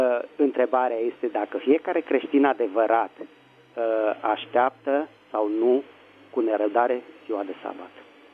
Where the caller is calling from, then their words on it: Bucharest, Romania; din București.